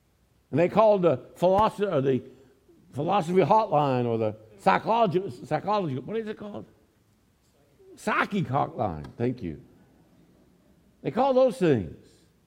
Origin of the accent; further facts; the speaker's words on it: Kentucky, United States; Again, I come from Eastern Kentucky, and there were a lot of don'ts.